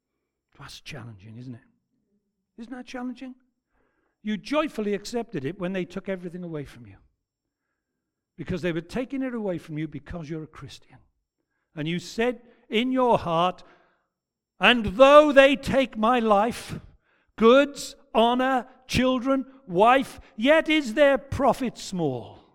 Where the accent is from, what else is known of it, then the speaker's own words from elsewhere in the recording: Wales, United Kingdom; we'll be as short as any Welshman can be. You do understand that, don't you? A Welsh minute is about twice as long as an English minute.